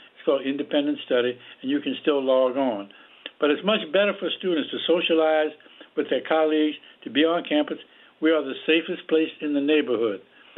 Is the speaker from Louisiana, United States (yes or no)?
yes; New Orleans, Louisiana, United States; I was raised in the South in the days of segregation, and the black community in the South, in New Orleans, Louisiana, did not have access to medical services from regular hospitals